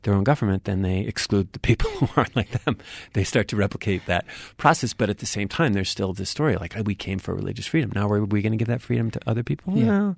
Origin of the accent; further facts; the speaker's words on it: New England, United States; I mean, growing up in New England, I certainly learned this story of the Puritans coming over